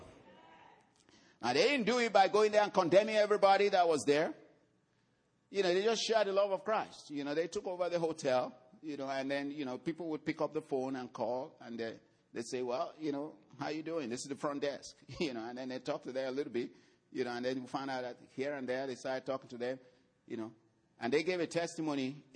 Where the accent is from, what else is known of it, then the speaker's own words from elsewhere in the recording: Nigeria; because it sounded like a Yoruba name, which I'm from the Yoruba tribe in Nigeria.